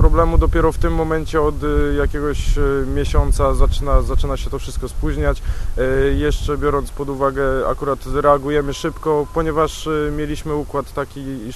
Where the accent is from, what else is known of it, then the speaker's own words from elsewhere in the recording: Świnoujście, West Pomeranian Voivodeship, Poland; My akurat jesteśmy ze Świnoujścia